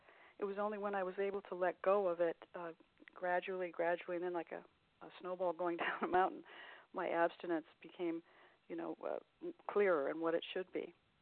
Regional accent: California, United States; I'm from California.

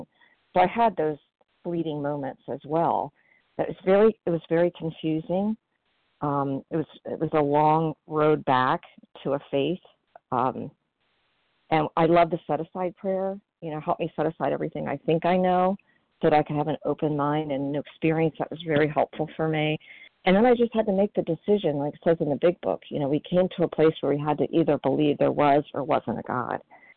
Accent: Maryland, United States; recovered compulsive overeater from Maryland.

